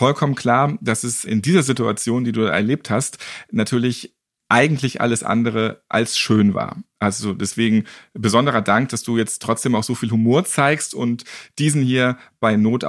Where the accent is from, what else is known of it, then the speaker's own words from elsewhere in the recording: Hamburg, Germany; Ich bin ja auch Hamburger, da ist mir das Moin durchaus sehr vertraut.